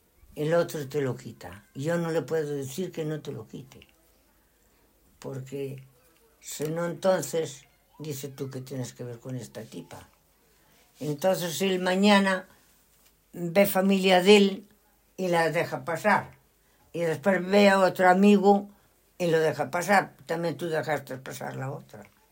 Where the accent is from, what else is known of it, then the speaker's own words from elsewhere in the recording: Pereiro, Spain; Sí, yo me crié en España, hija.